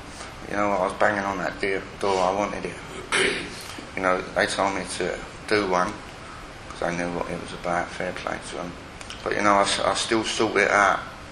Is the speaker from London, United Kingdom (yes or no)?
yes; London, United Kingdom; I am a Londoner, I was born just over the bridge there, but I don't live up here no more